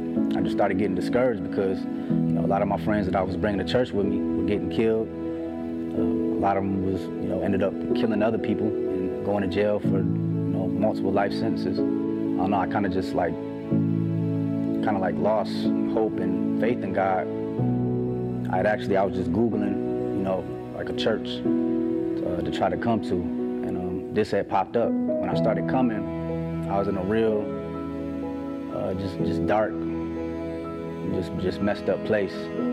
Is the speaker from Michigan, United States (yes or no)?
yes; Pontiac, Michigan, United States; moved away; I'm originally from Michigan. I moved here about 4 years ago. I grew up in a city called Pontiac. It's right outside of Detroit.